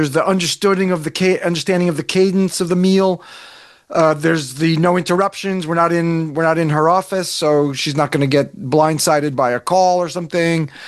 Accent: New Jersey, United States; Being back in my home state, New Jersey, was very special, helping all those nonprofits in the state where I grew up.

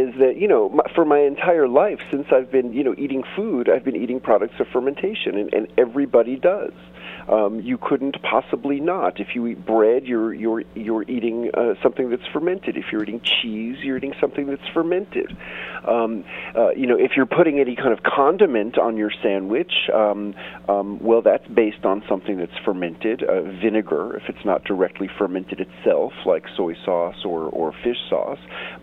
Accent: New York City, New York, United States; Well, let's see. I grew up in New York City, and for reasons I couldn't possibly explain, one of my favorite foods as a kid was sour pickles, garlic dill fermented pickles.

